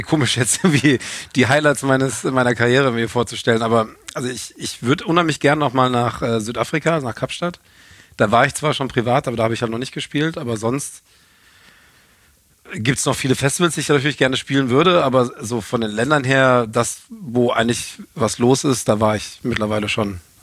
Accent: Düsseldorf, North Rhine-Westphalia, Germany; now in Spain; komme ursprünglich aus Düsseldorf, bin halber Spanier, halber Deutscher. Momentan mehr in Spanien als in Deutschland.

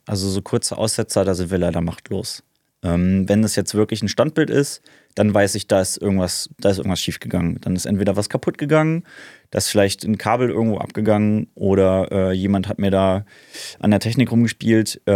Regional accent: Dortmund, North Rhine-Westphalia, Germany; Als gebürtiges Kind des Ruhrgebiets bin ich Dortmunder.

